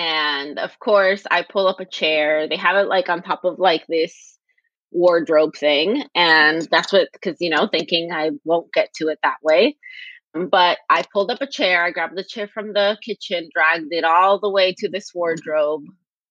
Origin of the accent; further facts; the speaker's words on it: Los Angeles, California, United States; But when I was younger, I grew up in the West LA, so the West Los Angeles region. And my parents were both immigrants at the time, undocumented.